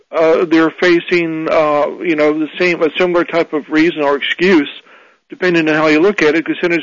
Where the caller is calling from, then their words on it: Maryland, United States; I'm calling from Maryland.